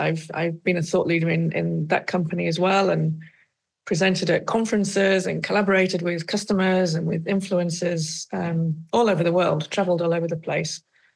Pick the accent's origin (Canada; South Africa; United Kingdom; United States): United Kingdom; Yorkshire and the Humber; now in Netherlands; I'm British, as you can probably hear. I'm a proud Yorkshire lass at heart, although I've lived in the Netherlands since the end of 2001.